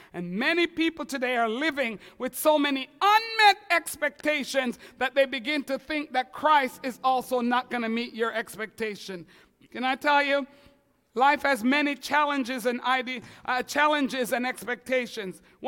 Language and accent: English; Quebec, Canada; now in Ontario, Canada; because I'm from Quebec, where we know how to drive.